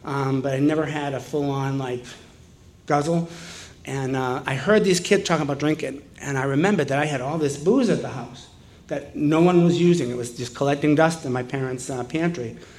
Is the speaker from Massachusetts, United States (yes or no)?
yes; Jamaica Plain, Massachusetts, United States; So I grew up in Jamaica Plain